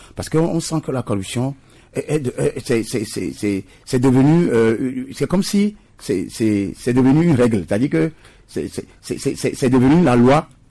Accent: Togo; le phénomène de la corruption qui sévit chez nous au Togo.

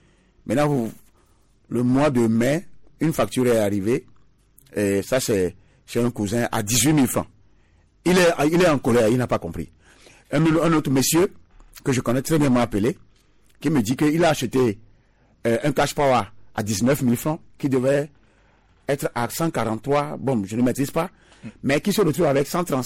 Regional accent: Togo; le Togolais n'a rien fait pour payer le lourd tribut de la mauvaise gouvernance chez nous au Togo.

